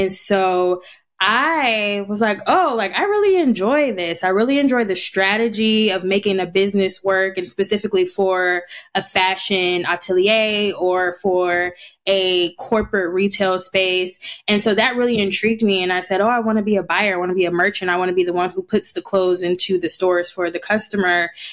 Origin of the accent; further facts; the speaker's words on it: the South, United States; I couldn't wear skirts above my knees. I'm from the South.